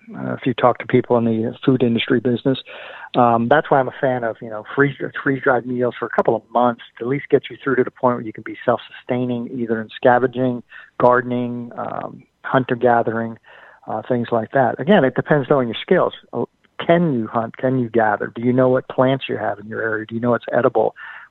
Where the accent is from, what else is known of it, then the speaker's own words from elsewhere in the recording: New York City, New York, United States; I grew up in the Bronx.